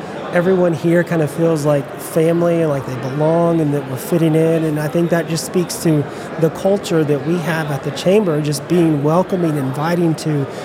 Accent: Arkansas, United States; I grew up here in Northwest Arkansas, so this is my home. I'm one of the few that can actually say that.

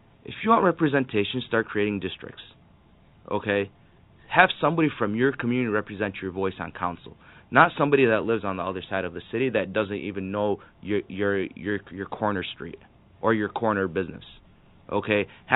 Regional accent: Dearborn, Michigan, United States; I've been born and raised in Dearborn. I've lived my whole life in Dearborn.

